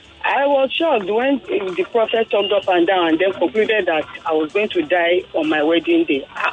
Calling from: Ikeja, Lagos, Nigeria; I'm calling from Ikeja.

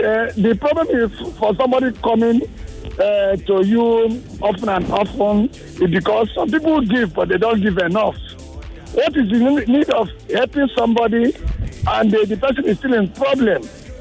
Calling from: Ikorodu, Lagos, Nigeria; I'm calling from Ikorodu.

